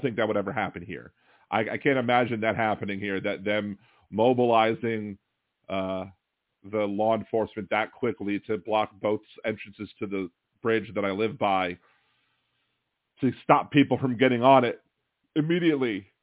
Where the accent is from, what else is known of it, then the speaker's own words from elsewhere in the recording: Baltimore, Maryland, United States; now in New Orleans, United States; I'm from Baltimore. You know, I was raised in Baltimore.